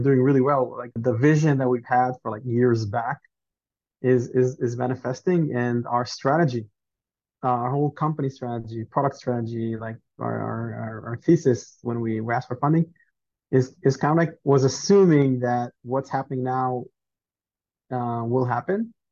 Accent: Israel; English is a second language; So, hey, I don't speak English. I'm from Israel.

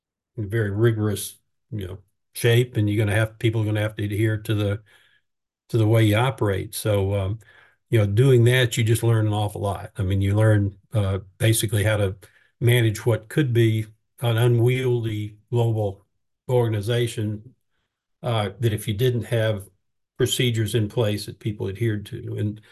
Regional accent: the South, United States; the thought process in that was I'm from the South.

